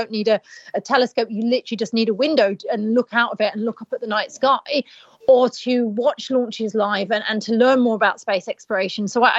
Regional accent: Hull, Yorkshire and the Humber, United Kingdom; I grew up in Hull.

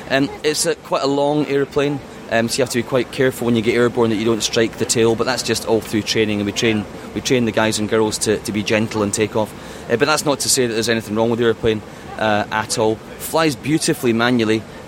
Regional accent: United Kingdom; Quite a joy to be afforded that opportunity as a British person flying a US Navy aeroplane

